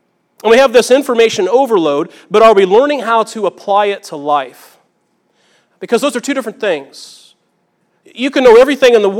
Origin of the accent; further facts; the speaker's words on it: Farina, Illinois, United States; I went to South Central, and I grew up in Farina, south of here about an hour.